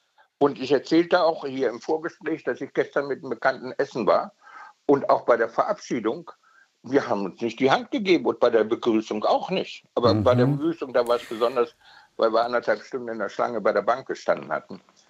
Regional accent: West Germany, Germany; ich komme aus dem Westen, und als ich vor 30 Jahren mit dem Chaos Computer Club hier nach 1990 nach Berlin kam

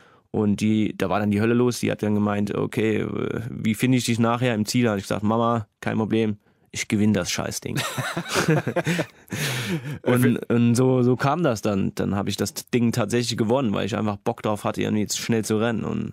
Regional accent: Saarland, Germany; moved away; also born or lived in Munich / London; Ja, ich habe auch ein Jahr in London gewohnt. Also ich war ich komme ja aus dem Saarland und von Saarland bin ich nach München gezogen, von München nach London.

